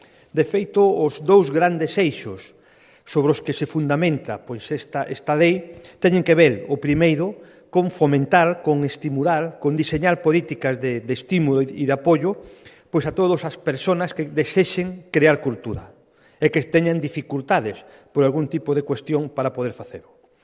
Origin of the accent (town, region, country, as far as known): Galicia, Spain